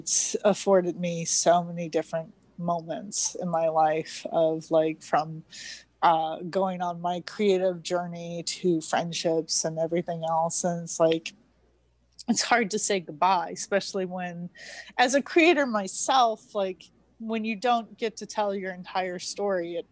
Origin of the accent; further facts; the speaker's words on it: Orlando, Florida, United States; also born or lived in New York; now in Connecticut, United States; I'm originally from Orlando, Florida. We didn't have that. So seeing seasons, I've been up here in the north now I can just say the north, because like was living in New York for about 10 years and now I'm living in Connecticut.